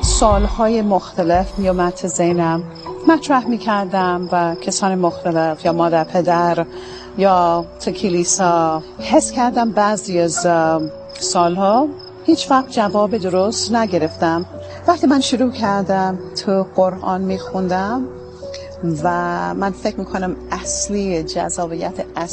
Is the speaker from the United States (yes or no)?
yes; United States; Persian is a second language; و اهل آمریکا هستم.